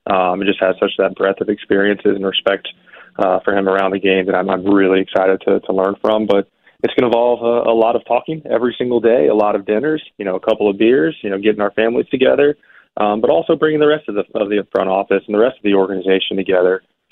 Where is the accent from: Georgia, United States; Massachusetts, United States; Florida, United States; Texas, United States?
Georgia, United States; Atlanta; Yeah, so I grew up in Atlanta, Georgia, born in 1984.